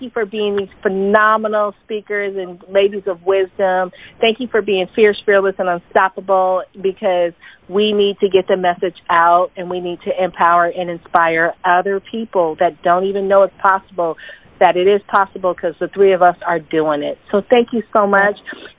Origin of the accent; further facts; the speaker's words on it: California, United States; I can't get to my home state, Northern California, Silicon Valley, born and raised.